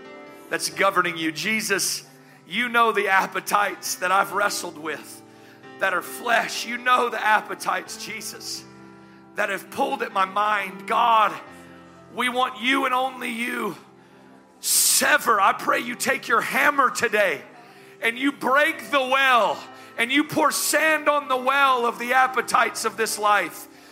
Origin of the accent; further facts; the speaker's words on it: the South, United States; listen, I'm from the South. I'm still old school.